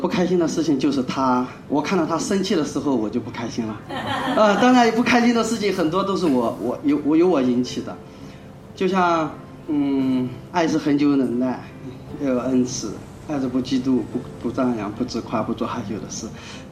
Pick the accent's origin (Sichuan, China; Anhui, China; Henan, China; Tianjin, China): Anhui, China; 因为他是江苏的，我是安徽的